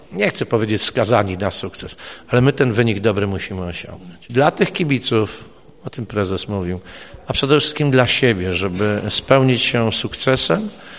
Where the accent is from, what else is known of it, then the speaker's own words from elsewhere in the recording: Groszowice, Opole Voivodeship, Poland; ja z Groszowic, jak to miejscowe mówią